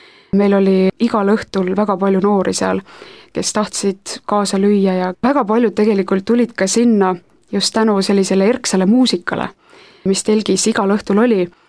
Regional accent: Lihula, Lääne County, Estonia; kuna ma ise olen Lihula kandist pärit ja Kasari kooli lõpetanud, Kasari põhikooli, siis mul on seal kandis tuttavaid.

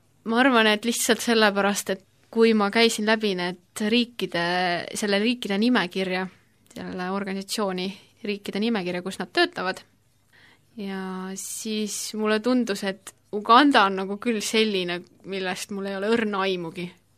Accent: Saare County, Estonia; now in Tartu, Estonia; siis ma olen kas Saaremaal või Tartus. Ja Saaremalt ma olen pärit, sellepärast ma vahest olen seal. Ja Tartus ma olen Tartu ülikoolis nagu väga paljud meist, kes siin Tartus on, et mina olen siis praeguseks hetkeks 8. aastat tartlane

